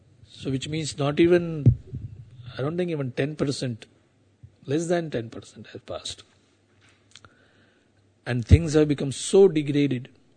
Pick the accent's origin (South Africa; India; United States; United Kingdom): India; I come from India, so my examples would be little India-centric.